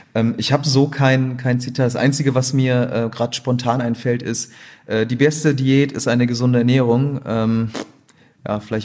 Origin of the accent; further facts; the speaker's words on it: Gelsenkirchen, North Rhine-Westphalia, Germany; also born or lived in Düsseldorf; now in Cologne, Germany; ich bin eigentlich Flüchtlingskind in Gelsenkirchen aufgewachsen und dann irgendwann Richtung Düsseldorf gezogen, bin dann aber auch jetzt in Köln ansässig.